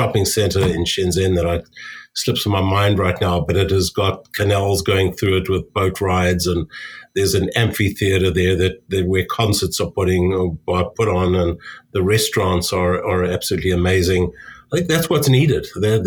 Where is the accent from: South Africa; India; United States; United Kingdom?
South Africa; being originally a South African